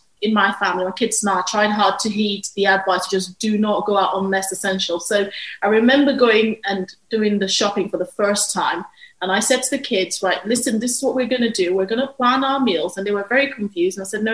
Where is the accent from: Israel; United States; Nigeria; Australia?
Nigeria; The first 10 years of my life, or 9 and a half, were wonderful